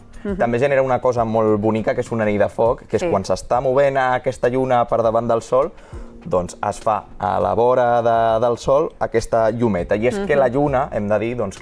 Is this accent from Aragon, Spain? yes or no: yes; Huesca, Aragon, Spain; Mira, jo sóc d'Osca i allà tindrem una cosa molt rara